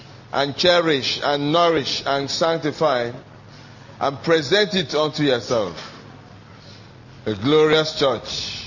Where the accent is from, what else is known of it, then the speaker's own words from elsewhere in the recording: Umuahia, Abia, Nigeria; We grew up in Umuahia together as young people